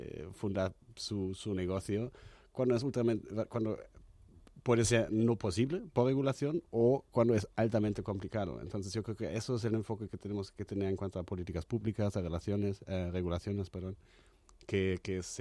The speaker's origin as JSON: {"language": "Spanish", "country": "Germany", "said": "Y para mí como alemán, en Alemania se me hace complicado fundar una empresa."}